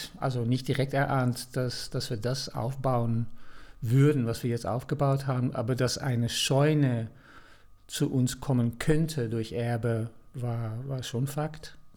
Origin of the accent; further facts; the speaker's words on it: Netherlands; German is a second language; ich bin gebürtig Niederländer, das ist immer mal wichtig vorab zu sagen